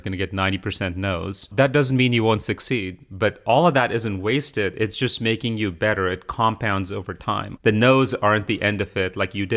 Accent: India; English is a second language; now in United States; as someone who was an immigrant to the US, I had to fit into a completely different society. I came from India. I actually learned English from watching American TV shows

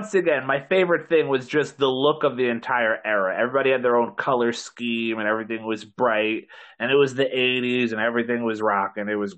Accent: Northeast, United States; Whereas in contrast to the Hart Foundation and us growing up in the Northeast

